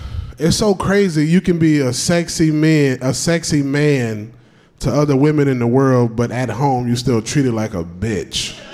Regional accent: Florida, United States; I'm one of the few niggas that can swim. I grew up in Florida. I can swim.

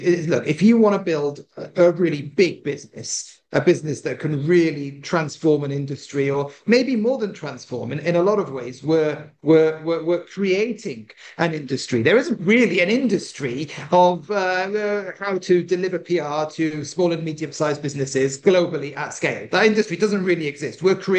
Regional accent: United Kingdom; First of all, we're a British company. I'm a British entrepreneur, so London's a sort of natural choice.

